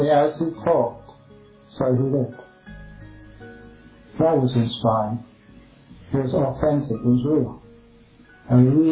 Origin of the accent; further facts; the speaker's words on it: England, United Kingdom; I was just very fussy when I was growing up in England.